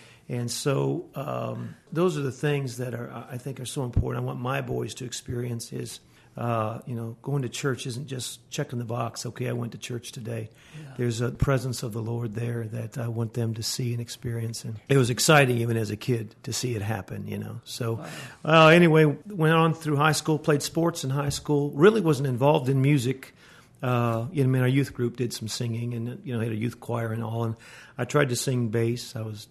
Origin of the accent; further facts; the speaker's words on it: Canton, Ohio, United States; I was born in Canton, Ohio, right there where the Hall of Fame is, right?